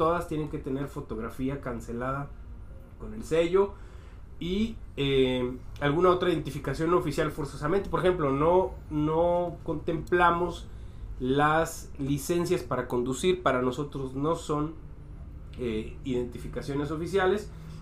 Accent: Mexico; Se nos da un valor mayor como mexicanos.

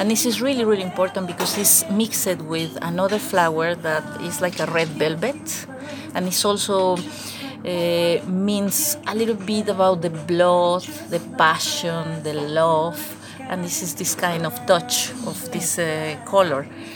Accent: Mexico City, Mexico; Swedish is a second language; moved away as an adult; now in Gothenburg, Sweden; jag kommer in från Mexico stad. Och jag bor här i Göteborg för kanske nu 8 år. Cirka 8 år, kanske nästan mer 9.

